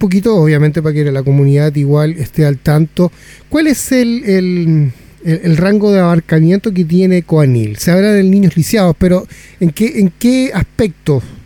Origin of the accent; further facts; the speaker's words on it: Chile; nosotros como chilenos siempre nos hemos autocalificado como bastante solidarios.